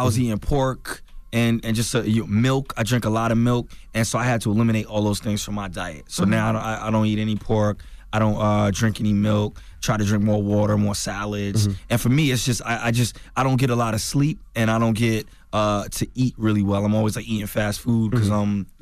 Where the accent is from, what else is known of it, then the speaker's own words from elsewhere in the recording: North Carolina, United States; I had talked to Jazz, figured out she was from South Carolina. I was from North Carolina.